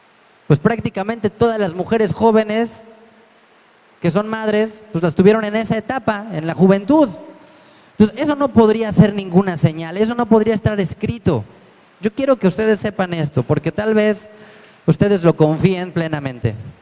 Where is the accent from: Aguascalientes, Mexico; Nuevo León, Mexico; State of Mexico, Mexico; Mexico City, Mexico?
Mexico City, Mexico; Como si dijéramos los que venimos de Chilangolandia